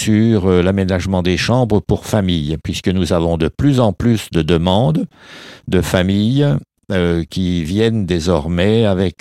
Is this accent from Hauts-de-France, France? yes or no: no; Bourgogne-Franche-Comté, France; now in Dijon, France; On peut le dire, je suis bressant du Jura, voilà, et bourguignon aussi, puisque j'ai vécu quand même, j'ai toujours ma résidence principale sur Dijon.